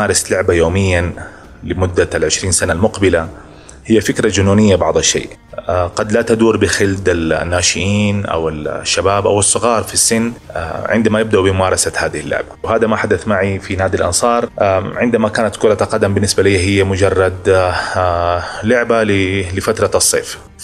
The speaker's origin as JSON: {"language": "Arabic", "town": "Medina", "region": "Medina Province", "country": "Saudi Arabia", "tie": "born or raised there", "said": "تجاه عائلتي وأهل مدينتي. أهل المدينة المنورة كانوا يعتبروني سفير لهم في هذا النادي وفي المنتخب السعودي."}